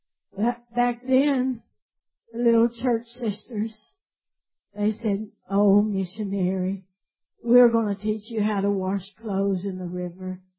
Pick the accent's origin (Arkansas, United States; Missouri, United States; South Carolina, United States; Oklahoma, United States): Arkansas, United States; I'm from Arkansas.